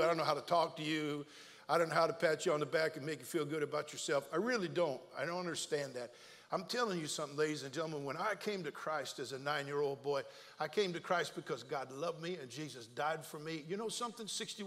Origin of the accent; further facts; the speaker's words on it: California, United States; I am a Californian, born and raised in California. I love how Southern Californians drive.